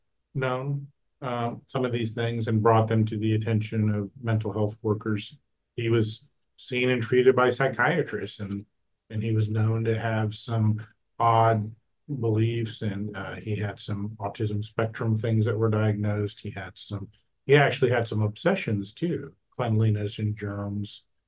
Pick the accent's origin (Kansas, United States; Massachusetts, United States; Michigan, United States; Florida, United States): Kansas, United States; And for the most part, I live in the Midwest. I'm from Kansas.